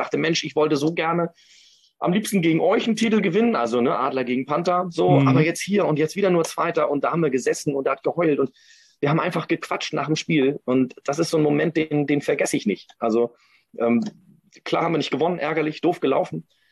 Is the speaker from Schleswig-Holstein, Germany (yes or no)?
yes; Kiel, Schleswig-Holstein, Germany; ich komme ja aus Kiel.